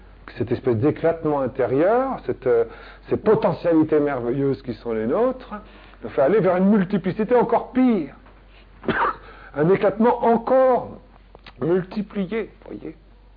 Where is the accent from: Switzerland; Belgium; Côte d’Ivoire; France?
France; Provence-Alpes-Côte d'Azur; Moi, je viens des Gorges du Verdon.